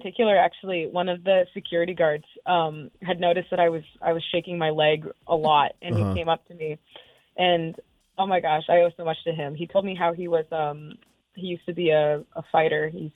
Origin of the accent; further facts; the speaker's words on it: Maine, United States; also born or lived in Guatemala; Yeah, I was adopted from Guatemala, but I spent all my life in Maine, went to school in Maine.